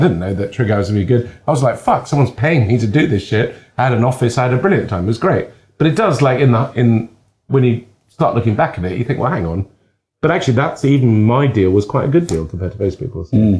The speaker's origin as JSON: {"language": "English", "country": "Lebanon", "tie": "born or raised there", "said": "growing up in Lebanon, foreign correspondents were kind of cool"}